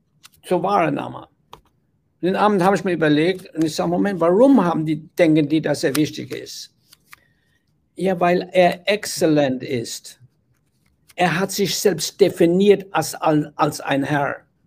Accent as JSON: {"language": "German", "town": "Winningen", "region": "Rhineland-Palatinate", "country": "Germany", "tie": "born or raised there", "moved": "yes", "said": "Ich bin damals aus meinem Heimatdorf Winningen in der Mosel weggegangen."}